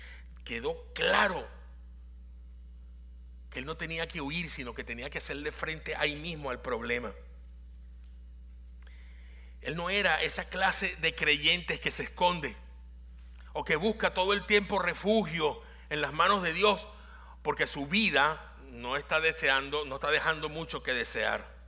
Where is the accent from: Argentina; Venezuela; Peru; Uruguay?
Venezuela; En mi país hay un lugar que se llama Maracaibo